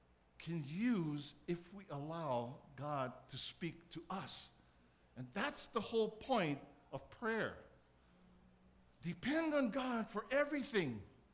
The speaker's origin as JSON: {"language": "English", "town": "Keaukaha", "region": "Hawaii", "country": "United States", "tie": "born or raised there", "said": "you know, I grew up in Keokaha. When I look at Mauna Kea, I can tell you exactly how Mauna Kea looked like."}